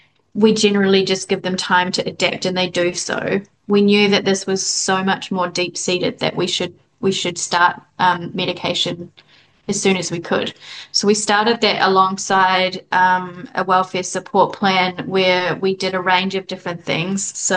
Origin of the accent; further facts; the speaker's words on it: New Zealand; now in Vietnam; growing up in New Zealand, I was exposed to so many different opportunities that just don't exist here.